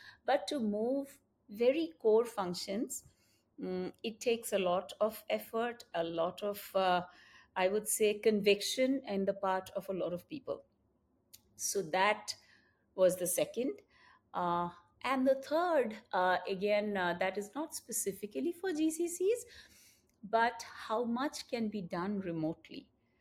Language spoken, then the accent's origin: English; India; I knew that as an Indian, I would hardly ever get a chance to work in Pakistan.